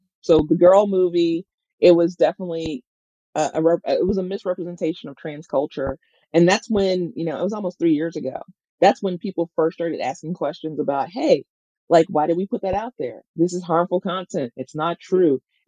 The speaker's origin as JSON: {"language": "English", "region": "Mississippi", "country": "United States", "said": "first of all, I'm from Mississippi."}